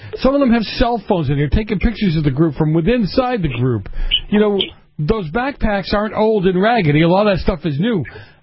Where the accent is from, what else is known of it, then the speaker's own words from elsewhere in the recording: Boston, Massachusetts, United States; see, I grew up in Boston. I grew up at a time when there was immigration coming in from Italy